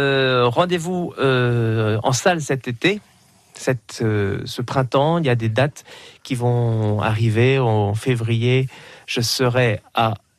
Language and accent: French; Brittany, France; je suis du Pays Gallo.